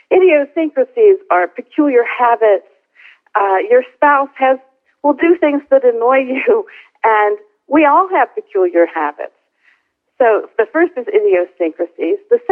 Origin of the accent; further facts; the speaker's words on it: Pennsylvania, United States; I was raised in Pennsylvania.